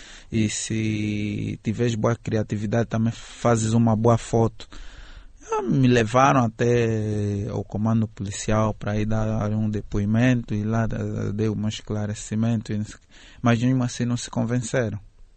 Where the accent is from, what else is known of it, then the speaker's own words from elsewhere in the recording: Angola; nós vivemos cá, somos angolanos